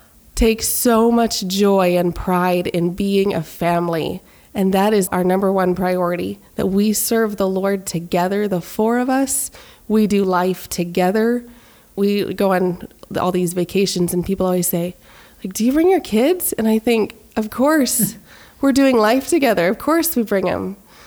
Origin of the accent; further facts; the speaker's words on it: Kansas City, Missouri, United States; now in Nashville, United States; We live in Nashville. We've lived here for about a year and a half. We are transplants from Kansas City, and we're loving it.